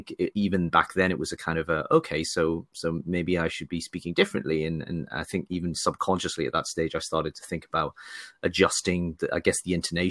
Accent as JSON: {"language": "English", "town": "Newcastle", "region": "North East England", "country": "United Kingdom", "tie": "born or raised there", "also_born_or_lived": "Sunderland", "said": "And then I grew up basically in Newcastle, which is, you know, pretty much the same from an accent perspective, but very much not the same from a footballing perspective."}